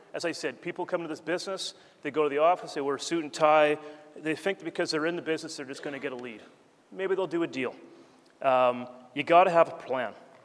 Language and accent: English; Vancouver, British Columbia, Canada; I'm from Vancouver. I used to deliver the Vancouver Sun. I was 12.